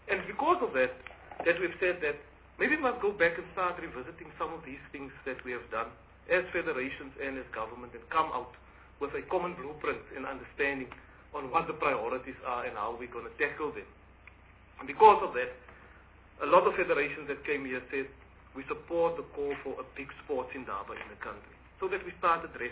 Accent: Eastern Cape, South Africa; There were people that I grew up in the Eastern Cape, former SARU players, that have never supported the Springboks.

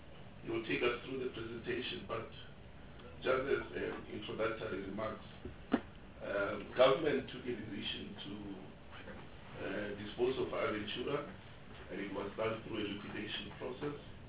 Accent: North West, South Africa; member of this committee, and I'm from Northwest.

